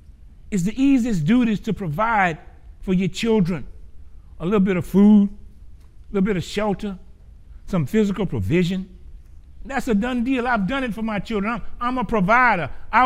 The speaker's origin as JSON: {"language": "English", "town": "Gramercy", "region": "Louisiana", "country": "United States", "tie": "born or raised there", "said": "There was a guy, you know, I grew up in Gramercy."}